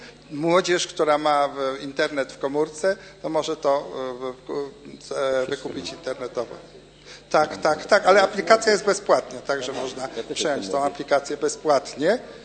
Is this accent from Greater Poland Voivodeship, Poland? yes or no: yes; Poznań, Greater Poland Voivodeship, Poland; jesteśmy z Poznania